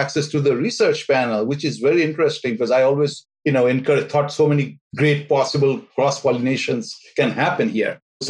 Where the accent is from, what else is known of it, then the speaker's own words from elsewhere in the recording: India; I come from India, and I come from part of India that's very much into fish.